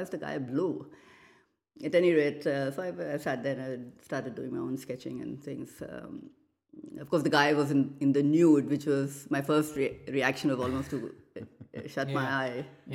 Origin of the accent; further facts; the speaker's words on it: Kolkata, West Bengal, India; And again, it had its roots in growing up in Calcutta and seeing these great disparities, yeah, in income.